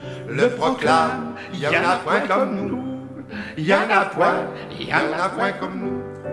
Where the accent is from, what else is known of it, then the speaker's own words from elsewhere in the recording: Vaud, Switzerland; Le vaudois, j'en suis un de sorte, comme on dit, étant de Daillon